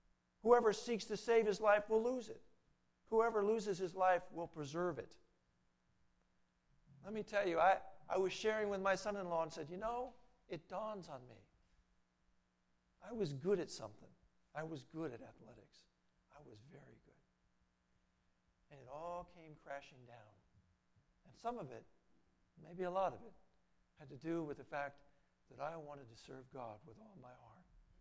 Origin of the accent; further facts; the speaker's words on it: Virginia, United States; moved away as an adult; also born or lived in Texas / Pennsylvania; now in Waretown, United States; I had no idea I would end up in New Jersey in Ware Town. When I think about it, it's like, wow. I was born in Texas, raised in Virginia, went to Pennsylvania, and here I am.